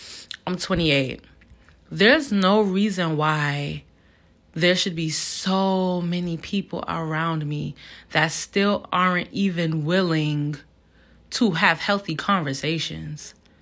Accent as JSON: {"language": "English", "town": "Brooklyn", "region": "New York", "country": "United States", "said": "Y'all know I'm from Brooklyn. You know, we a little different lingo slang."}